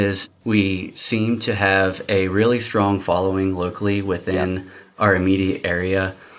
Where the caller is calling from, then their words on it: Belleville, Pennsylvania, United States; I am calling from Belleville, Pennsylvania.